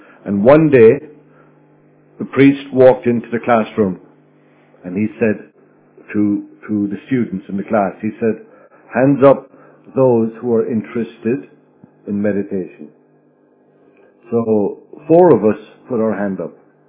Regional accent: Ireland; born there; I was born in Ireland, which is next to England. And I was born into a Catholic family, very traditional Catholic family.

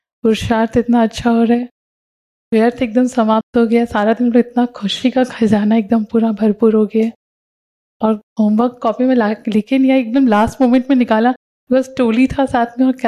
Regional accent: Guwahati, Assam, India; मैं गुवाहाटी असम से हूँ

